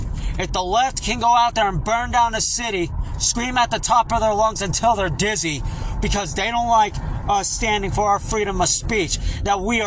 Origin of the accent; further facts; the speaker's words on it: United States; Because I am an American. And our freedom matters.